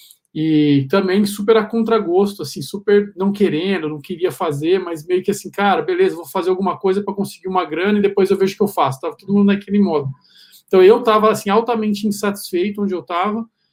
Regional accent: Avaré, São Paulo, Brazil; nós somos de Avaré, né, no interior de São Paulo, uma cidade pequena.

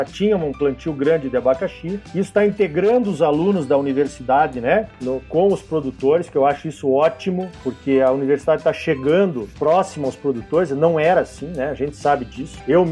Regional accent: Tangará da Serra, Mato Grosso, Brazil; Lá na minha cidade, em Tangará da Serra, começou um projeto

